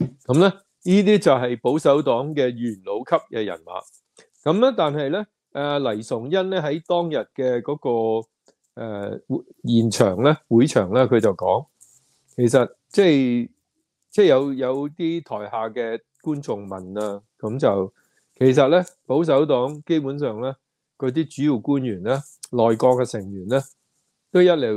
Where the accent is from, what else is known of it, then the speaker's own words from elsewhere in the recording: Hong Kong; 我都系，因为我都系香港人。